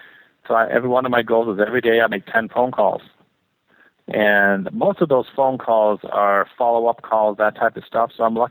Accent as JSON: {"language": "English", "country": "Canada", "tie": "born or raised there", "said": "I was raised in Canada. So I was considered a foreigner"}